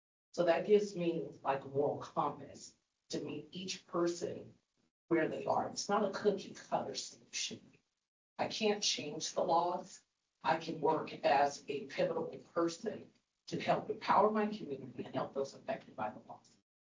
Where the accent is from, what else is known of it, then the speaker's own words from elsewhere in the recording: California, United States; I'm from California and I came here, and you know, we have so many different problems.